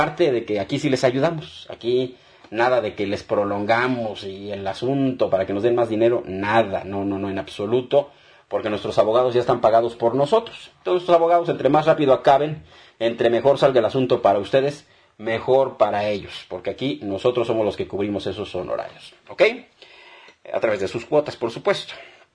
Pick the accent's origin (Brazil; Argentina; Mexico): Mexico; nosotros como mexicanos tenemos esa responsabilidad tan grande de sacar adelante a nuestro país a pesar de todo